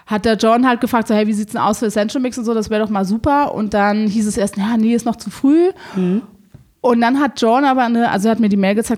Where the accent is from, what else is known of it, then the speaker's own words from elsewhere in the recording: Berlin, Germany; moved away; In Prenzlauer Berg.